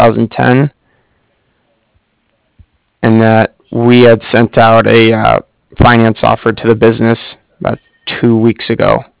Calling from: Cardiff, Wales, United Kingdom; I'm calling from Cardiff. That's C-A-R-D-I-F-F, as in Frank.

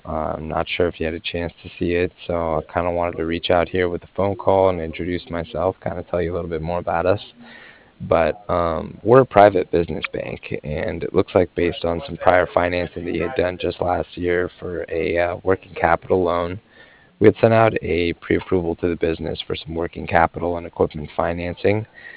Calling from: Cardiff, Wales, United Kingdom; I was calling from Cardiff

